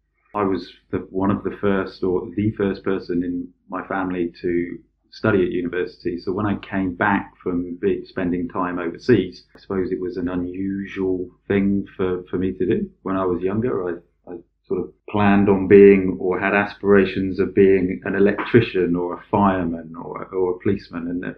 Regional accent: Plymouth, South West England, United Kingdom; I am a Plymouthian. I was born in Plymouth, and I've remained in Plymouth for much of my life.

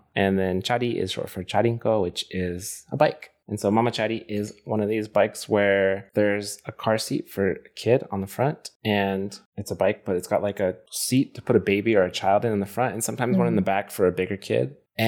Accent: United States; because I grew up in the US

